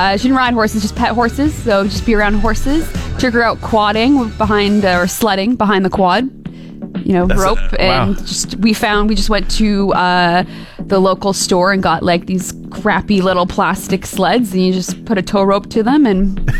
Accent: Fort McMurray, Alberta, Canada; Growing up in Fort McMurray, there's farms everywhere.

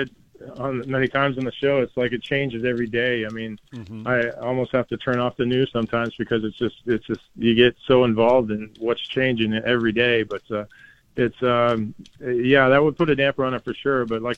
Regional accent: Canada; now in Knoxville, United States; Obviously I'm from Canada, been here a long time, but that's one thing I've loved about living here in Knoxville, Tennessee

